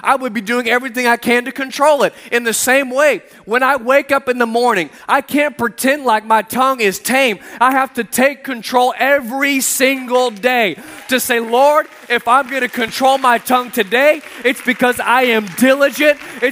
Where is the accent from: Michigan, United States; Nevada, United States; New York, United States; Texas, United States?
Texas, United States; Austin; But I grew up in Texas, so we didn't really, it wasn't like bears.